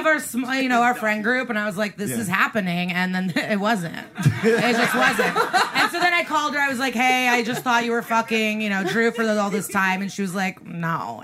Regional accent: Illinois, United States; So I grew up in the Chicago suburbs, okay.

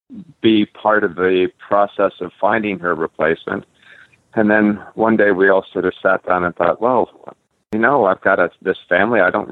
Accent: United States; Everybody over there knows that I'm an American, but at least now they can understand me.

